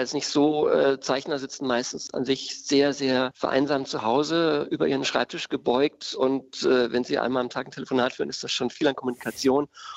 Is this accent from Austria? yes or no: no; West Germany, Germany; Es war für mich als Wessi einer der ersten Möglichkeiten